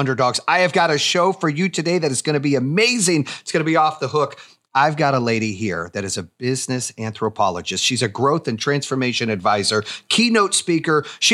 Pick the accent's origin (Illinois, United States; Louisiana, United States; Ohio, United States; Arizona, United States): Arizona, United States; also born or lived in East Coast; I grew up in Arizona, but then I lived in the East Coast for, 30 years now.